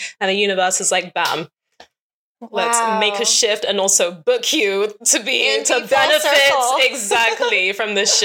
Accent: England, United Kingdom; I remember growing up in England, and I was predominantly white school, and I was literally, I think, one of two of the only black students in my whole year.

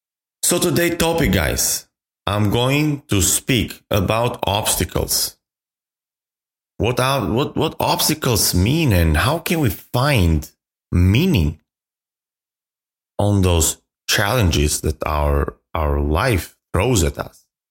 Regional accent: Albania; moved away as an adult; now in United States; at that time, I was still going back and forth to Albania, to my home country.

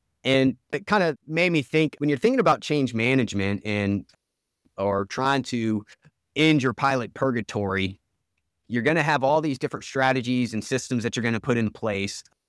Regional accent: Louisiana, United States; now in Houston, United States; so I'm originally from Louisiana. I've lived in Houston, Texas for the last 15 years, but gumbo is a big part of our family tradition.

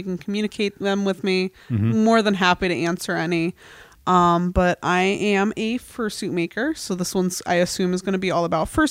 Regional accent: Harrisburg, Pennsylvania, United States; And I'm like, I say I'm from Harrisburg

